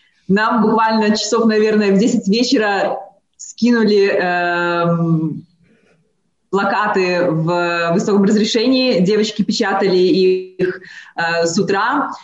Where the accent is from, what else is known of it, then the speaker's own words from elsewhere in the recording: Belarus; как настоящие белорусы